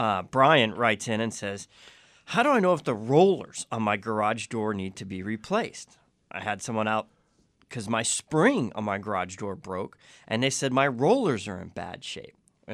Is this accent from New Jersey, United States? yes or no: no; Arizona, United States; That's all I remember about summer growing up in Arizona. We lived in the pool.